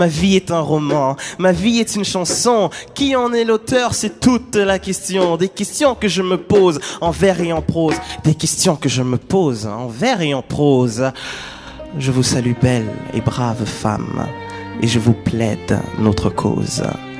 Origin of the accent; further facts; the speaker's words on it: Quebec, Canada; also born or lived in Cameroon; je suis canadien, québécois, camerounais et souverain anonyme.